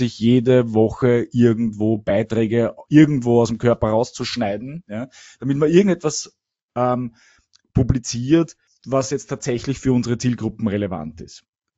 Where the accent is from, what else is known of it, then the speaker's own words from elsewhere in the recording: Vienna, Austria; bin seit geboren, wie man vielleicht hört, und aufgewachsen in Wien, lebe in Wien und Salzburg